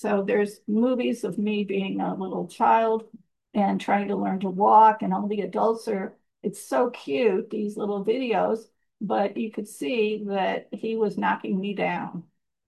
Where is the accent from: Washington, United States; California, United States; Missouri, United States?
Missouri, United States; I grew up in Missouri, in a family of five.